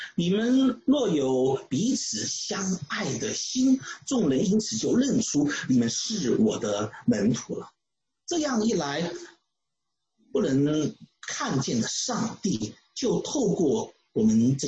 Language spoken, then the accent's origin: Chinese; China; 这就是我们中国人说的患难才能见真情